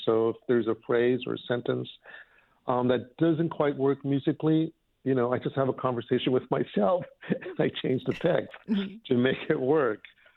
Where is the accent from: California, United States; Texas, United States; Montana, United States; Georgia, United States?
California, United States; Los Angeles; I grew up close to MacArthur Park, 3rd and Alvarado, a little west of downtown L.A.